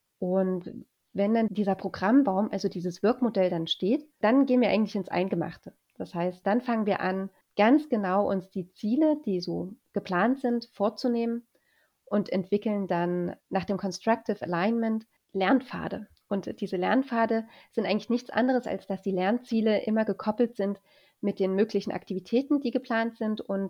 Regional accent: Leipzig, Saxony, Germany; born there; Ich bin 34 Jahre alt, lebe und bin geboren in Leipzig

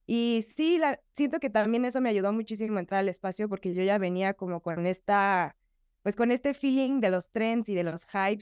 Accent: Mexico; yo soy mexicana, vivo en la Ciudad de México, tengo 31 años y estudié diseño gráfico y publicidad en Buenos Aires en el 2010

